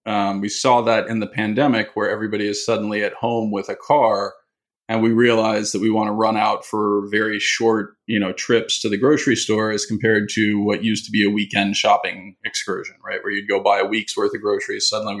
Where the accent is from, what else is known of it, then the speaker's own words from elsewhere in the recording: United States; I realize I'm speaking my book both as an American and as an investor.